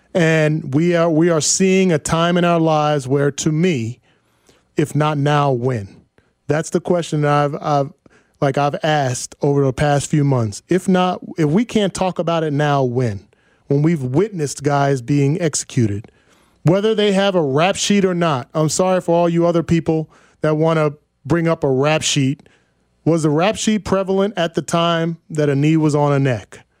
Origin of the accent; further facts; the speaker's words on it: New Jersey, United States; I'm from Jersey, 5 minutes from New York City.